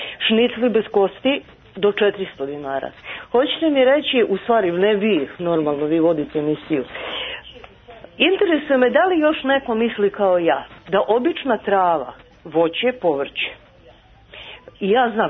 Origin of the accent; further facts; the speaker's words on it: Southern and Eastern Serbia, Serbia; Ja sam čak dole iz Topličkog kraja, znači.